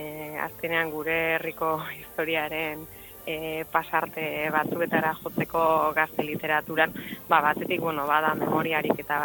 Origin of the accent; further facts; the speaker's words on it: Bilbao, Basque Country, Spain; ni bilbotarra naiz, eta hori Donostian gertatzen